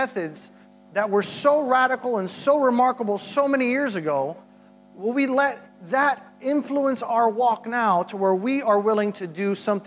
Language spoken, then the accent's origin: English; United States; And as an American, you can understand why that can be difficult right now.